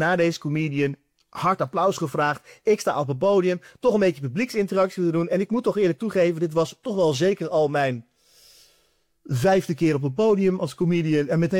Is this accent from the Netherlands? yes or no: yes; Houten, Utrecht, Netherlands; Ik kom uit Houten. Daar ben ik opgegroeid.